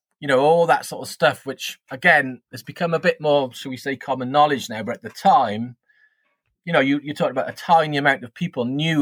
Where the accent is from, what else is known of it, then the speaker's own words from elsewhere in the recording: United Kingdom; I'm British.